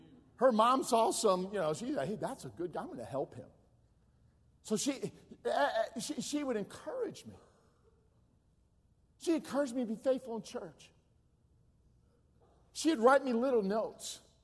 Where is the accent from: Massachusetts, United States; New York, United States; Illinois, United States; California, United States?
Illinois, United States; Chicago; She said, Chicago. I said, really? What part? And I said, that's where I'm from.